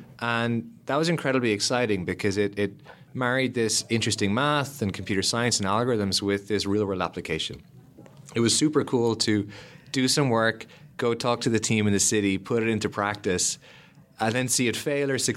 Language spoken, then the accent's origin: English; Lismore, Munster, Ireland; I grew up in Ireland in a small country town called Lismore.